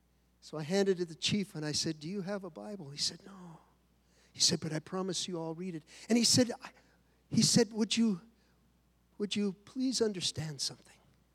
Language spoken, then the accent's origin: English; San Francisco, California, United States; Well, I'm from San Francisco, so, you know, it didn't bother me.